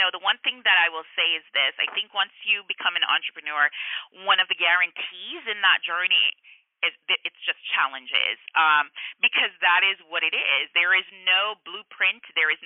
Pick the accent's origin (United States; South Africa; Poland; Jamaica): Jamaica; I was born and raised in Jamaica